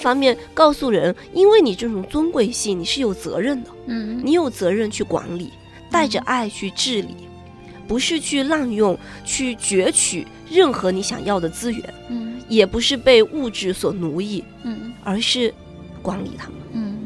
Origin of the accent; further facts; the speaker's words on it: China; 我们中国人有句话说人是万物之灵